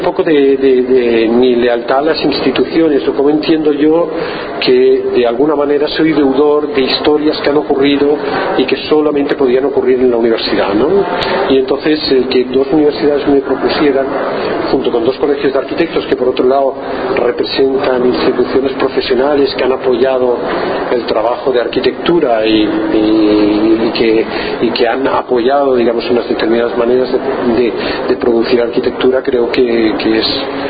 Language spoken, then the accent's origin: Spanish; Cieza, Region of Murcia, Spain; born there; la calle Padre Salmerón, que era donde yo me crié. Sí, bueno, dicen que uno es de donde realmente vio la primera luz, o sea, en este sentido yo soy de Cieza, ¿no? Es decir, es un sitio con el que no tengo ocasión de venir, pero soy de aquí, ¿no?